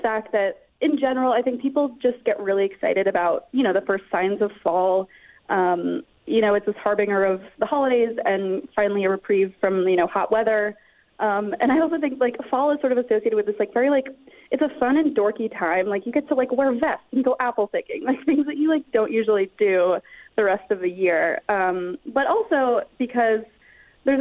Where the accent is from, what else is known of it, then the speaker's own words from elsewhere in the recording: New England, United States; I'm from New England. It's like fall's kind of a big deal there.